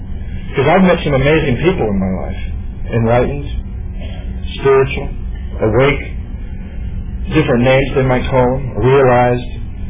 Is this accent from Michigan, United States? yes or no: yes; Battle Creek, Michigan, United States; So growing up in Battle Creek, all I can tell you from like 1 to 13 is emptiness, lonely, scared